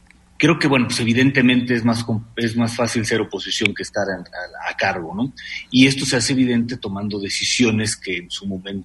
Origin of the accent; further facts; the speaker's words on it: Mexico; nosotros como mexicanos